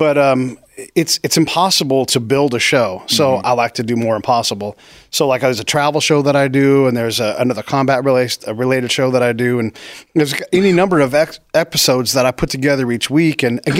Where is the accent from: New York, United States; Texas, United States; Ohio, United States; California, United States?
California, United States; also born or lived in Florida / Illinois; California.